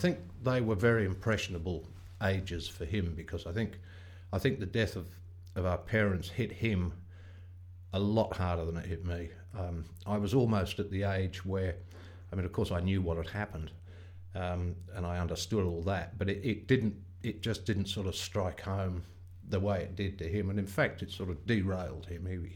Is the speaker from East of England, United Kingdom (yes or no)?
no; Kingswood, South East England, United Kingdom; born there; Yeah, I was born in England, Kingswood, south of London, Surrey, 22nd of April 1947.